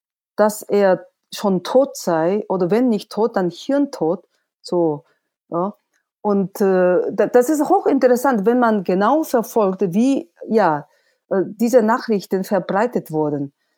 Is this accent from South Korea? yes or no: yes; South Korea; German is a second language; Ich bin also aus dem Süden und ich will den Frieden auf koreanischer Halbinsel